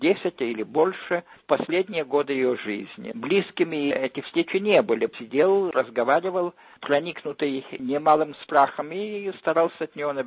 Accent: Lithuania; first language Lithuanian; Russian is a second language; О литовцах, это мой родной язык

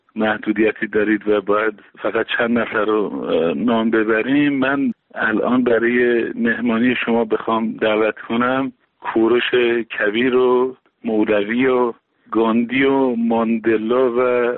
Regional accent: Iran; برای من به عنوان یک ایرانی

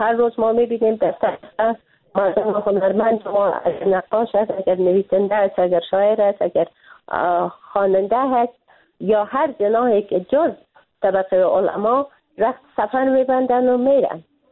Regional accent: Afghanistan; به عنوان یک افغان، نه به عنوان یک خانم

